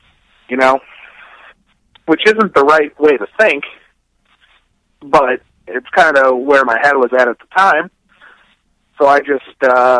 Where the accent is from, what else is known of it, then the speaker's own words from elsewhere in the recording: Milwaukee, Wisconsin, United States; I grew up in the Milwaukee area, and I got into like ECW when that was on TNN